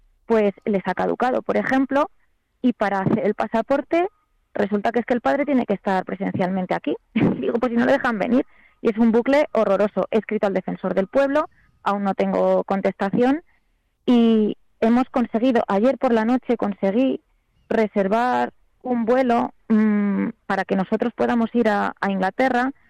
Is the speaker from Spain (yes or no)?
yes; Spain; Yo soy española, no tengo la nacionalidad británica